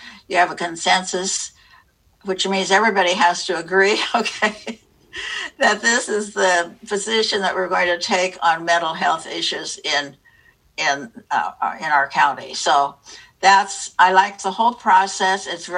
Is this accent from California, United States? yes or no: yes; Woodland, California, United States; when I grew up in Woodland, I wanted to get out of there as soon as possible after high school, because it's a very small town at that time when I was born in 1926. So in the 30s, I was growing up there.